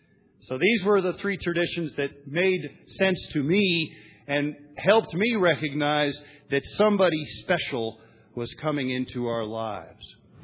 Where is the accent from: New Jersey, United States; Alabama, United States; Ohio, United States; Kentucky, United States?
Ohio, United States; And we grew up in Central Ohio